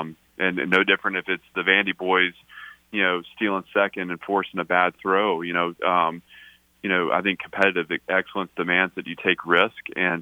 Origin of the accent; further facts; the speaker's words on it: Nashville, Tennessee, United States; Well, listen, I'm a Nashvillian, and I'm enjoying living in my city. This is my hometown, and I want my family to experience it.